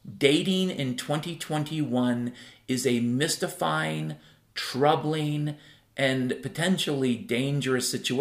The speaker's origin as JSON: {"language": "English", "country": "Ireland", "said": "Again, I'm an Irishman."}